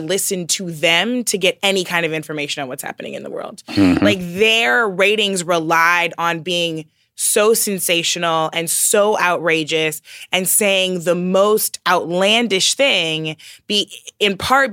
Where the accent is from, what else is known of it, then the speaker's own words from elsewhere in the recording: St. Louis, Missouri, United States; was thinking a lot about growing up in the Midwest. So I'm from St. Louis, which means that I share a home state with Rush Limbaugh.